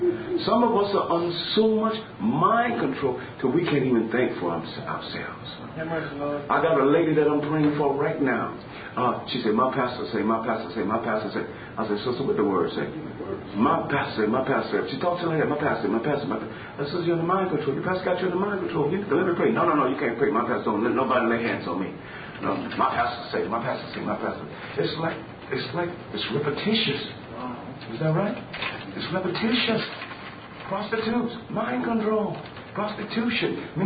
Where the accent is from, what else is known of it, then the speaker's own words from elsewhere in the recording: Jacksonville, Florida, United States; My wife and I, we are from Jacksonville, Florida, and this is a church down.